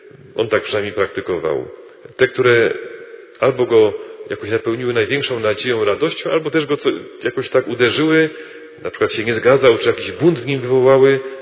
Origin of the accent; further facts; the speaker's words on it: Cieszyn, Silesian Voivodeship, Poland; Pochodzę z Cieszyna. To jest miasto, mówią, że największe w Polsce, bo się nie zmieściło w granicach naszego kraju. Mamy część miasta w Czechach. Obecnie w Republice Czeskiej, wtedy to jeszcze była Czechosłowacja. Mamy polski Cieszyn i czeski Cieszyn.